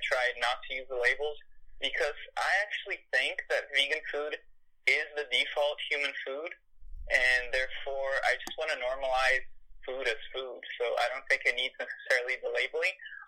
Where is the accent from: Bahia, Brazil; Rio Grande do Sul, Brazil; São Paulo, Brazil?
São Paulo, Brazil; And since I'm actually from Brazil, I grew up in São Paulo, which is the biggest city there in Latin America. It was a concrete jungle, right?